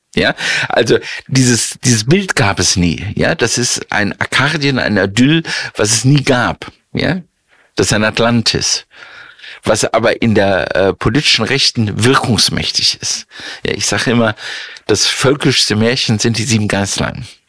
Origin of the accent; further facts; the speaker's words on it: Rhineland, Germany; Tja, also ich bin ja Rheinländer